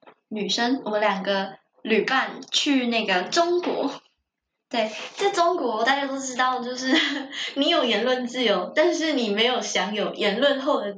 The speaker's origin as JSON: {"language": "Chinese", "country": "Taiwan", "said": "我们是台湾人来的"}